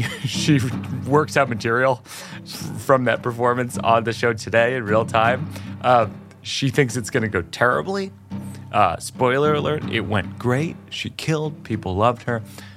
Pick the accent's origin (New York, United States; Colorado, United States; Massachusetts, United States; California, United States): Massachusetts, United States; Worcester; I do that in Massachusetts for sure because I grew up in Worcester.